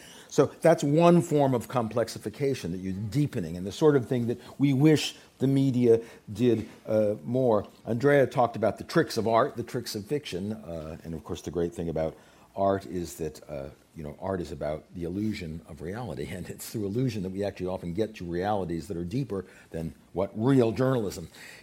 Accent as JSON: {"language": "English", "country": "United States", "said": "since I'm an American academic, I can afford perhaps to be a little more blunt about these things"}